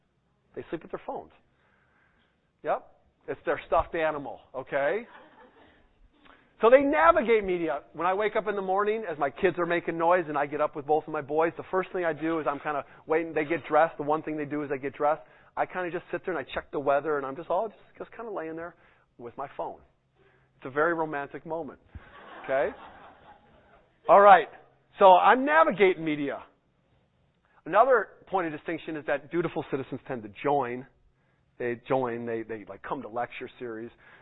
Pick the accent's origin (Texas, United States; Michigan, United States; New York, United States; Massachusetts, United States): Michigan, United States; Detroit; When I was a kid growing up outside Detroit, big sports fan